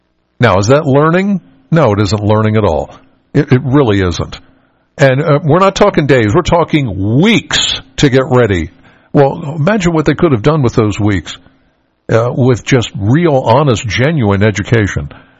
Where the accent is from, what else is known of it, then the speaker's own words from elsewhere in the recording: Pennsylvania, United States; All right, I'm originally from York County.